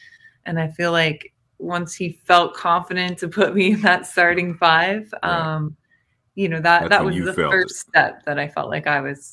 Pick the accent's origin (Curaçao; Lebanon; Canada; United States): United States; Indiana; But growing up in Indiana, I mean, everyone has a hoop, right?